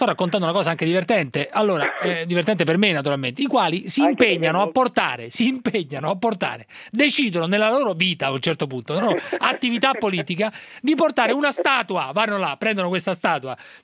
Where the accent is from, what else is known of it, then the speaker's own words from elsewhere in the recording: Rome, Lazio, Italy; now in Milan, Italy; Io abito da 13 anni a Milano da romano e ti assicuro che c'è una differenza abissale.